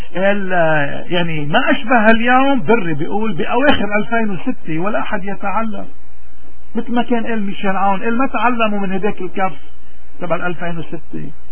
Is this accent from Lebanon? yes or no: yes; Lebanon; نحن بدنا نعرف كلبنانيين مين اللي ودى هودي اللي دفنوا حزب الله